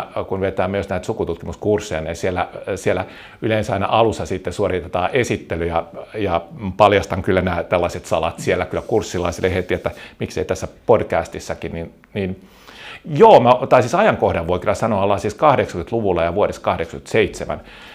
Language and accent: Finnish; Iitti, Päijät-Häme, Finland; mä olin kotoisin siis Iitistä, Lahden ja Kouvolan puolivälistä.